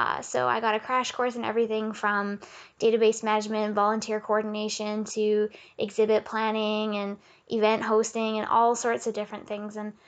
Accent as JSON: {"language": "English", "town": "Smithers", "region": "British Columbia", "country": "Canada", "tie": "born or raised there", "said": "I went home for a summer to my hometown, which is Smithers, BC"}